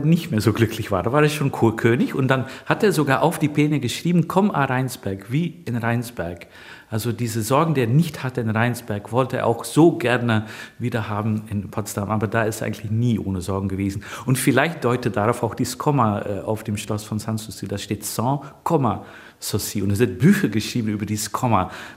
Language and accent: German; Flanders, Belgium; now in Germany; Da hat meine Heimat zurückgerufen, bin ich acht Jahre oder fast neun Jahre Geschäftsführer und künstlerische Leiter gewesen beim Flandern-Festival von der Abteilung Mechelen und Kempen. Also ich bin immer in Deutschland wohnhaft geblieben.